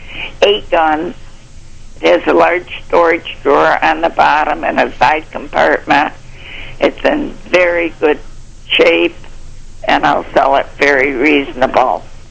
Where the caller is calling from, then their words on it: Silver Spring, United States; Silver Spring.